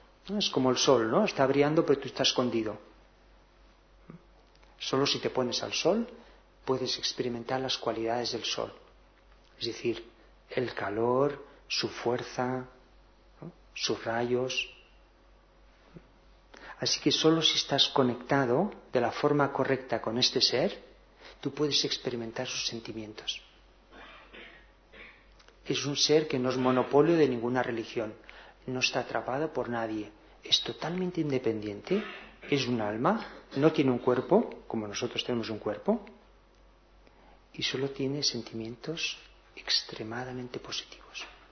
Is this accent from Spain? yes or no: yes; Cantabria, Spain; Y mi hermano estaba en Bélgica y nosotros somos de Cantabria.